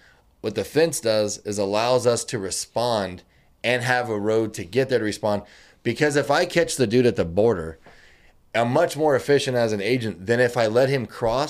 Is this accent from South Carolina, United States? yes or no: no; Missouri, United States; now in El Paso, United States; In Northeast Missouri.